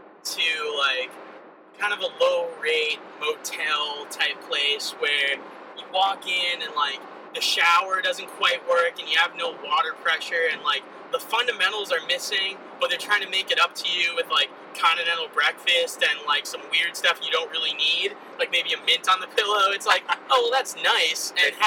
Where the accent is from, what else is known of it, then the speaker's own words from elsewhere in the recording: Florida, United States; because we grew up in South Florida.